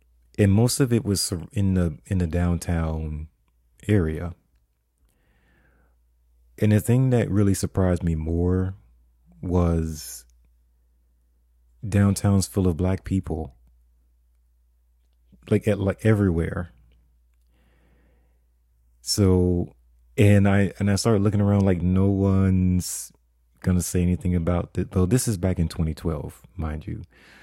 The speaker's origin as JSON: {"language": "English", "town": "Fort Lauderdale", "region": "Florida", "country": "United States", "tie": "born or raised there", "said": "I grew up in Fort Lauderdale, Florida, which is about 25 miles north of Miami."}